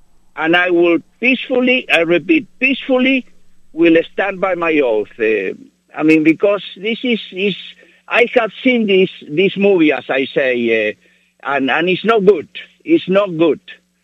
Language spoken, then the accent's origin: English; Argentina; I was born and raised in Argentina